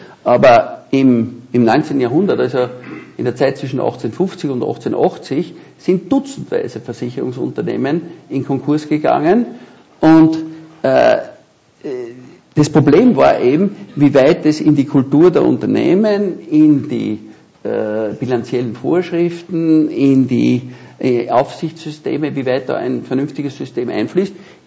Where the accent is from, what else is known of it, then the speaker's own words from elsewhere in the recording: Linz, Upper Austria, Austria; erstens einmal bin ich ein Linzer. Und, also ich bin wirklich ein begeisterter Österreicher